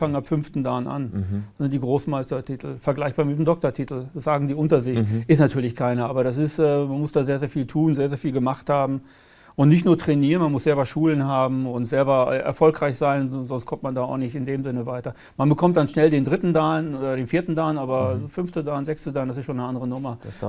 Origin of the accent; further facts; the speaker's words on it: Gütersloh, North Rhine-Westphalia, Germany; ich komme aus Gütersloh, bin ich groß geworden